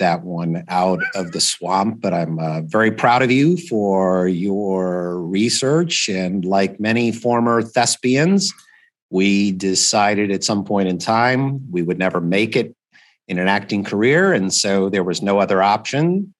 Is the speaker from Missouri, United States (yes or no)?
no; Virginia, United States; now in Raleigh, United States; I am from the Washington, D.C. area, obviously from the Virginia side of the Cap'n John Bridge, and live in Raleigh, North Carolina.